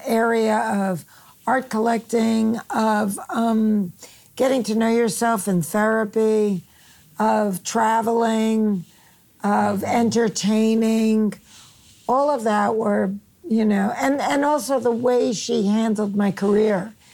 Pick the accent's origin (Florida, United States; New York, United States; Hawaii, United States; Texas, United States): New York, United States; Queens; Back in Queens, I didn't really dress like the other kids.